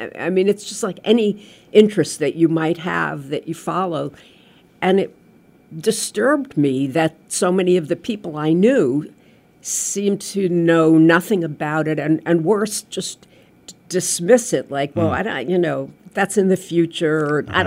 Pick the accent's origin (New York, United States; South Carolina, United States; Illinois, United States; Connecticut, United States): New York, United States; Mount Vernon; Well, I grew up in Mount Vernon, New York, if anybody is familiar with that suburb.